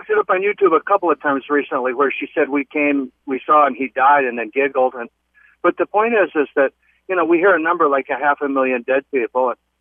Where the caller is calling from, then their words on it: Phelan, California, United States; That's in California. It's heading west out of Victorville towards Palmdale. It's a little community.